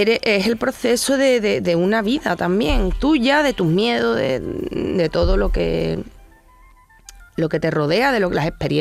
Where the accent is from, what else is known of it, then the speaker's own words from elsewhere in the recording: Villanueva de San Juan, Andalusia, Spain; also born or lived in Sevilla; Yo soy de Villanueva de San Juan, pero con 14 años me fui a Sevilla y he vivido toda mi vida en Sevilla.